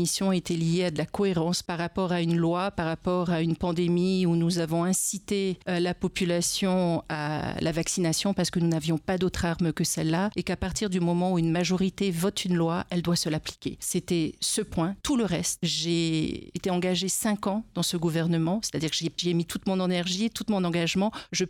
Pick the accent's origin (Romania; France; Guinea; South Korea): France; Nous sommes français, nous restons français